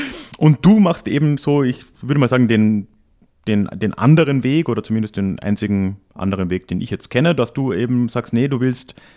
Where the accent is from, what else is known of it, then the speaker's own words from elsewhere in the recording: southern Austria, Austria; meinen Nachnamen so richtig ausgesprochen hat, wie man das bei uns in Südösterreich macht